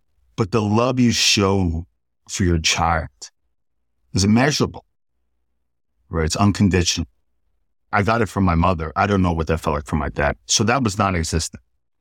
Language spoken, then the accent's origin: English; Port Washington, New York, United States; And it was very different growing up in Port Washington, where mother and father were there